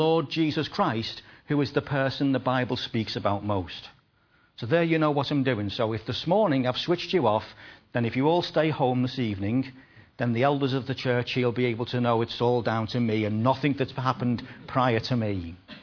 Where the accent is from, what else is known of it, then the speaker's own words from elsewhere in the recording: Liverpool, North West England, United Kingdom; moved away as an adult; When I came back to Liverpool, I was born and bred in Liverpool. I left the city back in 1983. And when we came back after 20 years